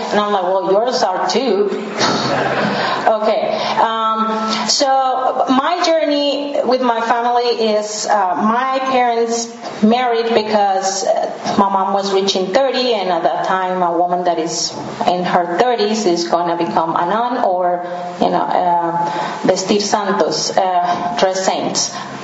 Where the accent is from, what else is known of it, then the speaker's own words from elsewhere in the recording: Colombia; now in United States; So I'm from Colombia, South America. I've been here in the United States for about 7 years.